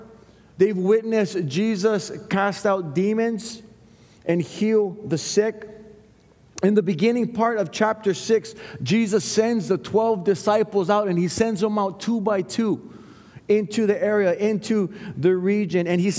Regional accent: Waianae, Hawaii, United States; I was fellowshipping here for a while, my family and I, and the Lord, we're from Waianae, and the Lord said, hey, no, you're staying here.

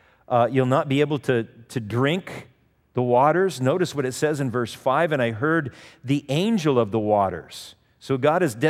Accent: Manhattan Beach, California, United States; I know that when I was a kid, I grew up in Manhattan Beach and in Southern California.

